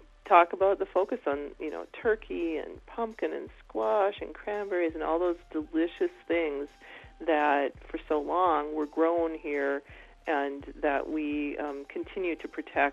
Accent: North Dakota, United States; now in Twin Cities, United States; I grew up in North Dakota. I'm Turtle Mountain Band of Ojibwe, and I live in the Twin Cities.

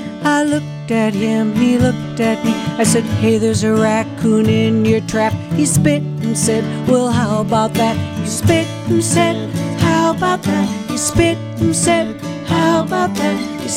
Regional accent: Minneapolis, Minnesota, United States; now in -; I just happened to live out in the boonies, and I was born and raised in Minneapolis, so it was quite a switch

